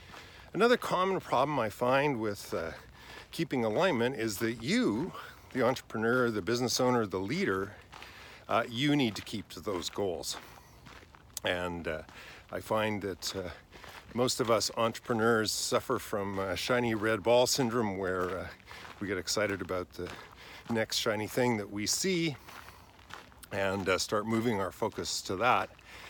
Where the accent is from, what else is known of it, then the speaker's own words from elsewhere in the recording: Vancouver, British Columbia, Canada; Pacific Spirit Park in Vancouver, my hometown.